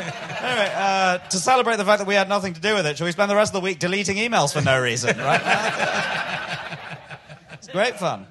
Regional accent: London, United Kingdom; I'm a Londoner, Billingsgate, right?

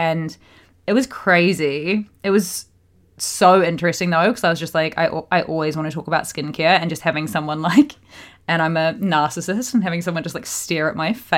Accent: Australia; also born or lived in New Zealand; growing up in Australia and New Zealand, and I just never had a care in the world for SPF until recent years.

